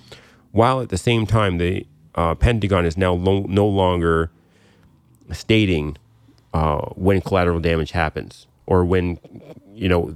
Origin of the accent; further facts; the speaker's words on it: Canada; Well, not for us. We're Canadian.